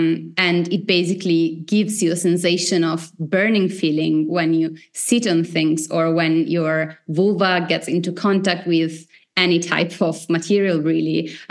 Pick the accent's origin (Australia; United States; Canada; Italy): Italy; now in Berlin, Germany; No, I'm from Italy, which is part of the story